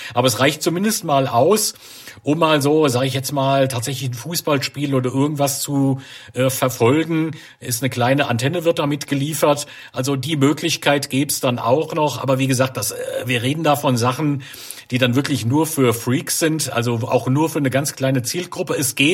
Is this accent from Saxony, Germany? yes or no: no; Wiesbaden, Hesse, Germany; wir wohnen ja hier im Rhein-Main-Gebiet und ich komme beispielsweise aus Wiesbaden oder auch aus Mainz, Nachbarstadt.